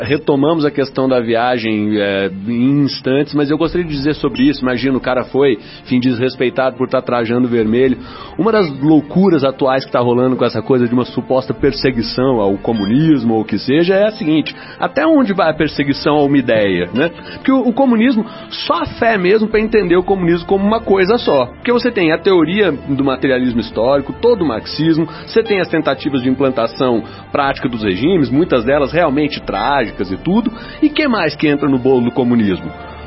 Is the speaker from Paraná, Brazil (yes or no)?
yes; Paranaguá, Paraná, Brazil; Eu cresci em Paranaguá, e lá é um lugar muito plano, e as pessoas lá usam muito a bicicleta como meio de transporte mesmo.